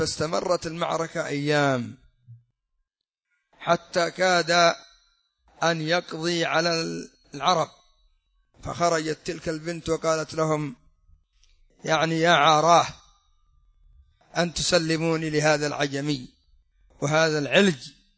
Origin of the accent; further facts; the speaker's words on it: Yemen; وهكذا عندنا في اليمن، لن تقوم لنا قائمة ما دام الرافضة هم حكامنا